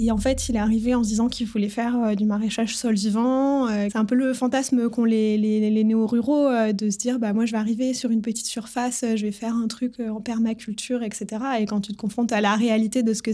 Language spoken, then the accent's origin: French; Île-de-France, France; Et moi, j'ai grandi en Île-de-France, près du plateau de Beauce.